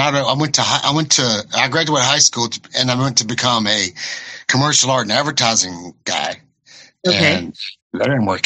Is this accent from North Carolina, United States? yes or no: no; Waco, Texas, United States; also born or lived in LaGrange; So I was born in Texas City, Texas in 1969.